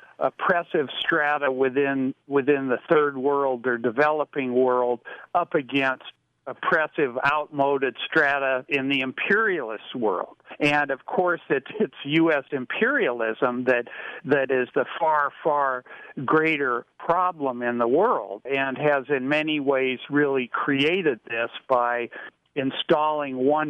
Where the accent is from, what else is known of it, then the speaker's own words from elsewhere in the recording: Canada; Some guy grabbed me and, you know, where are you from? Canada, Canada.